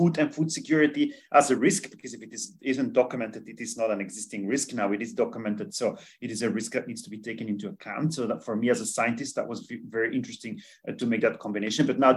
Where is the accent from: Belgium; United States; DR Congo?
Belgium; in my home country, I'm originally from Belgium